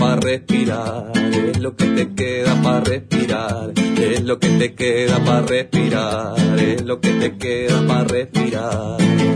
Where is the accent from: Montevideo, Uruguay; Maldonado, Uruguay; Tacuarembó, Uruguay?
Montevideo, Uruguay; No. No, yo soy de Sayago.